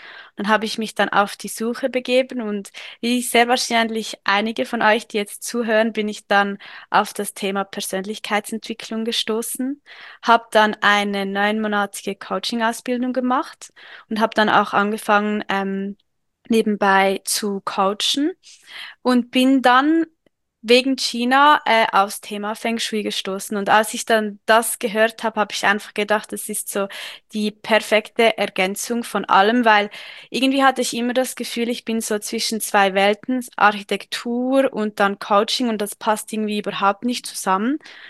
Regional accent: Lucerne, Switzerland; now in Neuchâtel, Switzerland; Ich komme ursprünglich aus Luzern, aber wohne inzwischen in Neuchâtel.

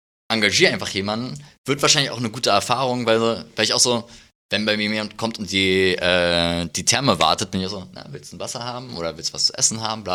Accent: Berlin, Germany; Ich komme ursprünglich aus Berlin.

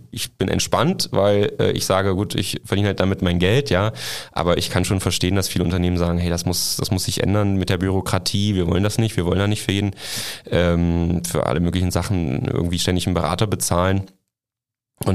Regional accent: Saxony-Anhalt, Germany; Und ich komme aus Sachsen-Anhalt, ja.

